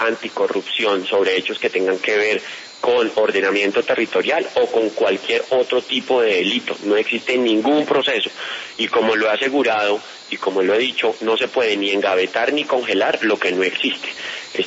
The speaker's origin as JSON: {"language": "Spanish", "town": "Funza", "region": "Cundinamarca", "country": "Colombia", "tie": "born or raised there", "said": "yo solamente fui alcalde de un pueblo, de mi pueblo, el municipio de Funza"}